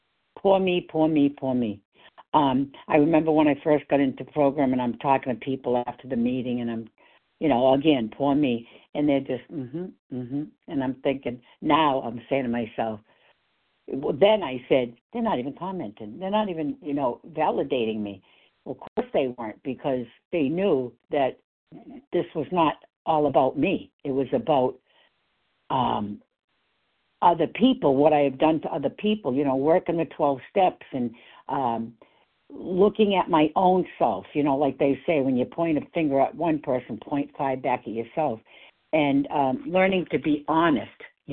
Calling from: Massachusetts, United States; From Massachusetts.

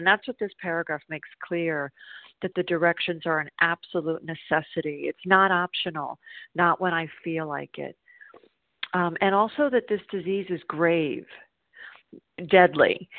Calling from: South Carolina, United States

